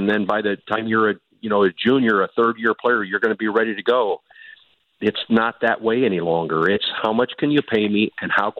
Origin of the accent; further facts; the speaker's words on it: Iowa, United States; I'm originally from Iowa